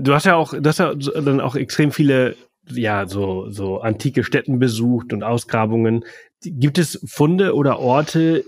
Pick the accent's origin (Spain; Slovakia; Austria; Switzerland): Spain; ich bin nämlich in Spanien zur Schule gegangen und nicht in Deutschland